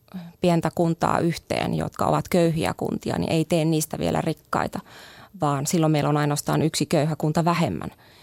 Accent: Joensuu, North Karelia, Finland; No, mä todella synnyin 66 Joensuussa yrittäjäperheeseen.

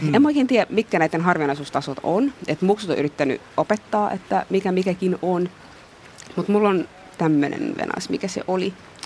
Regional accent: Tampere, Pirkanmaa, Finland; Ei, mä oon Tampereelta.

